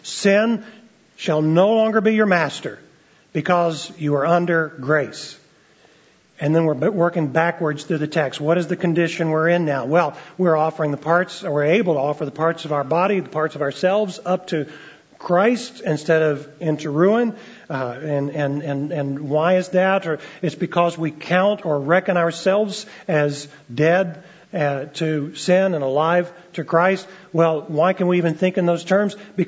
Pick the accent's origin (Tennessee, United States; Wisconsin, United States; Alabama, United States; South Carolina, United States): Alabama, United States; Montgomery; when I must have been about 5 years old or so, growing up in Montgomery, Alabama, and my dad would take us down to the YMCA outdoor swimming pool